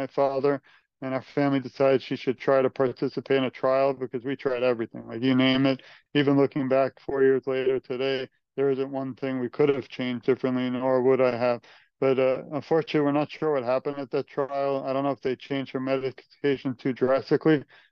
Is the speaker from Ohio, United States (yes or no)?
no; Brooklyn, New York, United States; Just to rewind a little bit about me, I grew up in Brooklyn, New York, always had a passion for helping victims of crime. It's possibly because I lived in a high crime area